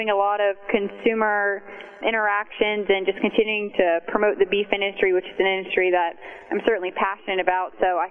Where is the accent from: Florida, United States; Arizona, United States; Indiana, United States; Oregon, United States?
Florida, United States; I am originally from Okeechobee County.